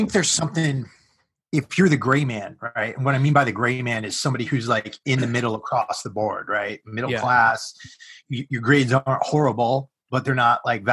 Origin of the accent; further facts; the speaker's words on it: New England, United States; the things I get from this, you know, you grew up in New England, you're still in New England, and I grew up in New England myself, right?